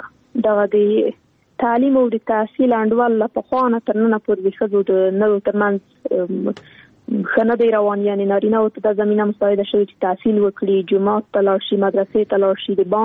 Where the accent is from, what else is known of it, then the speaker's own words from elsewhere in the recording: Afghanistan; نن ورځ موږ څومره کلونه کېږي چې په افغانستان کې جګړه روانه ده. زه خو شخصا په جګړه کې پیدا شوی یم، دا د جګړه کې رالویه شولم